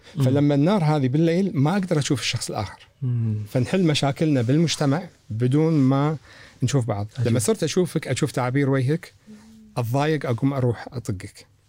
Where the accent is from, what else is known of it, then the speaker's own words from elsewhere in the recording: Kuwait; اللي صار عندنا بالكويت ان احنا انتقلنا من بيوتنا القديمه الى بيوت حديثه فجاه خلال 10 سنين.